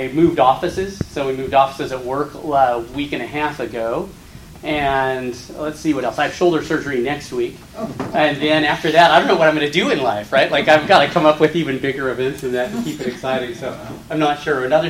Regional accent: California, United States; I'm from Northern California. I'm from a smaller farming town outside of Sacramento.

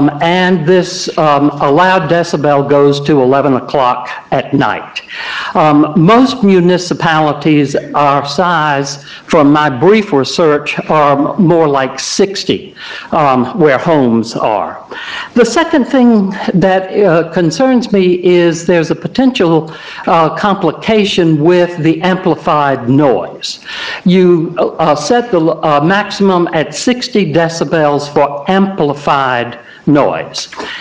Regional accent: Mount Pleasant, United States; I grew up in Mount Pleasant. I chose to live in a mixed area because that's the way it was growing up.

